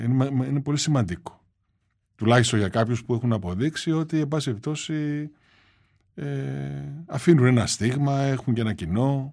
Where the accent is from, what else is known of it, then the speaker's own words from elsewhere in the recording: Greece; δουλεύω για τη χώρα μου, για την πατρίδα μου, για τον τόπο μου, για τους ανθρώπους μου. Δηλαδή για την Ελλάδα έχω να πω κάποια πράγματα